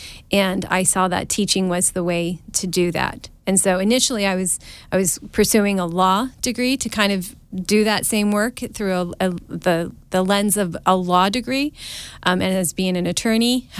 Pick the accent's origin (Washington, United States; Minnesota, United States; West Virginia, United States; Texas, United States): West Virginia, United States; also born or lived in California; I grew up in West Virginia, born in California, 4 years old, moved back to West Virginia.